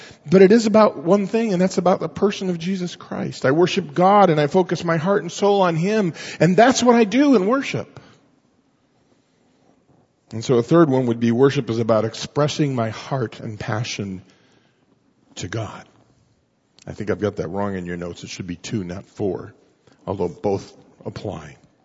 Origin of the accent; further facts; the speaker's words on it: Mexico; I grew up in Mexico. What do you expect, you know?